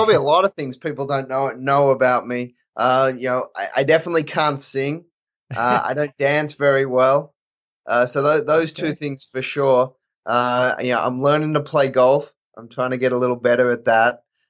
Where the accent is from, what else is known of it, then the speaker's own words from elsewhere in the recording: Australia; now in United States; I grew up in Australia, played a few junior grand slams